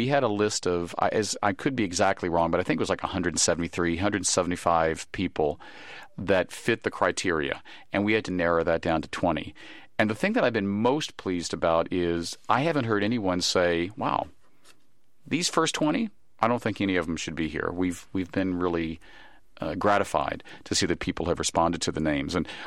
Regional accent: Richmond, Virginia, United States; fellow Southerner. I think she's from Mississippi. I'm from Richmond.

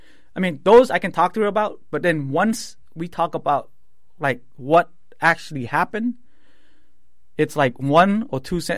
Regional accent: United States; this is embedded in us that we're Cambodian. Even though we grew up in America, everybody's like have this kind of pride of we're Cambodians, right?

